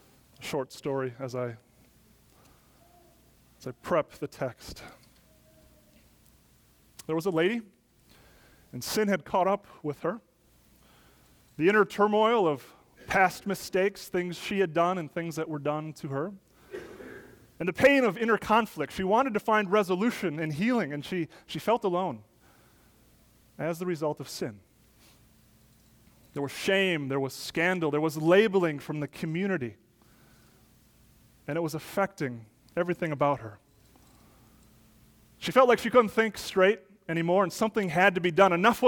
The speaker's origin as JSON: {"language": "English", "region": "Wisconsin", "country": "United States", "said": "We come from the north. We come from Wisconsin."}